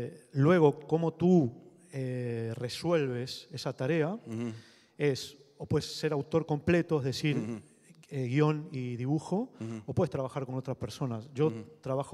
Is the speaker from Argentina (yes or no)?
yes; Argentina; also born or lived in Barcelona / Cádiz; now in Madrid, Spain; soy argentino y vivo en España hace 25 años. He vivido en Barcelona y ahora vivo en Madrid. He vivido en Cádiz, en el sur.